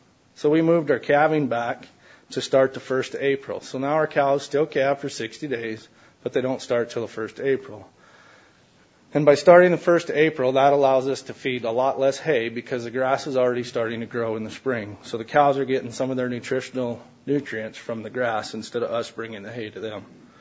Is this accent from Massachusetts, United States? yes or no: no; South Dakota, United States; I'm from Western South Dakota. Fourth-generation farmer and rancher on a ranch that was homesteaded in 1907, where we still currently own the homestead.